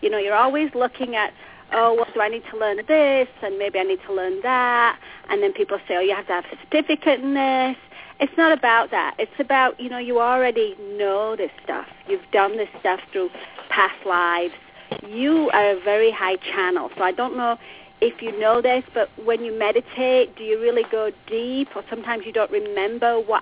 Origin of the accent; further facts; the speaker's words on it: England, United Kingdom; now in Los Angeles, United States; Well, actually, I'm English, but I live in Los Angeles, so that makes me Australian.